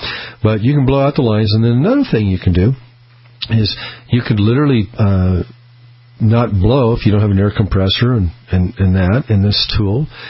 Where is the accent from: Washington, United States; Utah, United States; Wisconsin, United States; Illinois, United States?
Illinois, United States; Peoria; born there; I was born in Peoria, Illinois